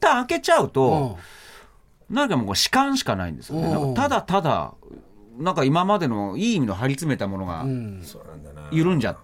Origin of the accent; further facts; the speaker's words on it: Nagano, Japan; よく僕長野出身だから、